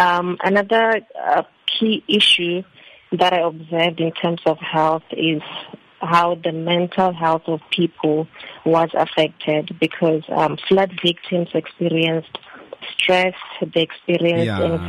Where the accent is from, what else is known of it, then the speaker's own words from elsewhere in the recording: Thohoyandou, Limpopo, South Africa; now in Cape Town, South Africa; Originally, I am from Limpopo, in a township called Thohoyandou. But because of my academics, I've been in Cape Town for the past 3 years.